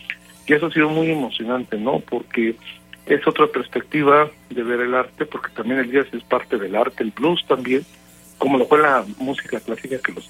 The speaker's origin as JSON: {"language": "Spanish", "region": "Tamaulipas", "country": "Mexico", "tie": "born or raised there", "said": "donde yo vengo de Tamaulipas, ahí llega Santa Claus"}